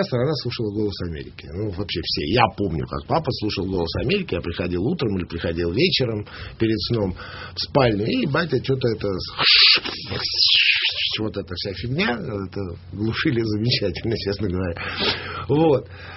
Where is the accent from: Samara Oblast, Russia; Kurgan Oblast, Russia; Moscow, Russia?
Moscow, Russia; Я москвич, приезжающий на каникулы.